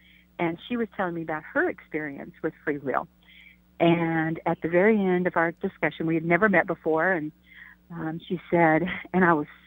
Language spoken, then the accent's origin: English; Stillwater, United States; learned that it was coming through my hometown, Stillwater, that sealed the deal for me, truly.